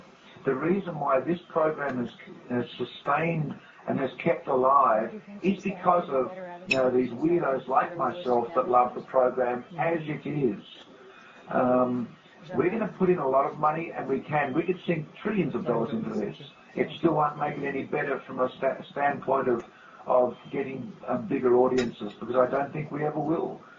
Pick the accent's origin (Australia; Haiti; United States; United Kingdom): Australia; You know that I'm Australian. You know that I'm male. You can possibly get an idea of my age, etc.